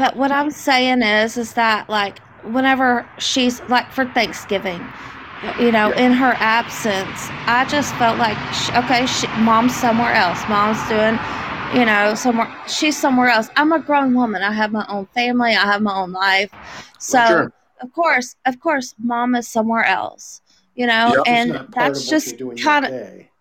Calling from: Texas, United States; Texas. Oh, East Texas.

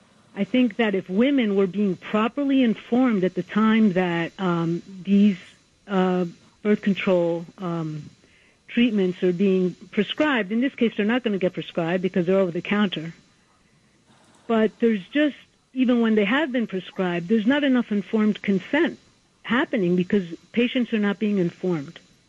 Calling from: Elizabeth, New Jersey, United States; I'm from Elizabeth, New Jersey. Can you hear me?

